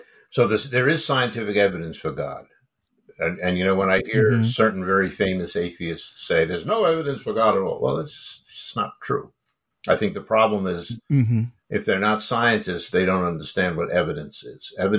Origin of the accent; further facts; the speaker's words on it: New York, United States; I hadn't known any Protestants. I grew up in New York. There aren't many Protestants in New York.